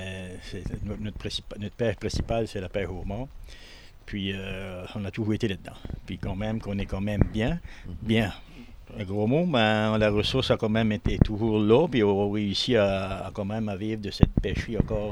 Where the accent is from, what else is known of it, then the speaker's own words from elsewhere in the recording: Grande-Entrée, Quebec, Canada; born there; Moi, je suis né à Grande Entrée, vraiment dans le bout de l'Est.